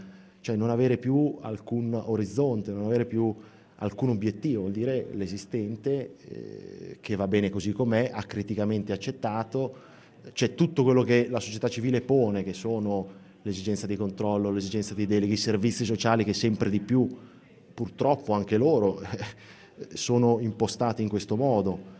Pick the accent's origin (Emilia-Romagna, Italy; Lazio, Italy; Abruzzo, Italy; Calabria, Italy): Emilia-Romagna, Italy; Bologna; io vengo dal quartiere del Lungoreno, quindi delle baracche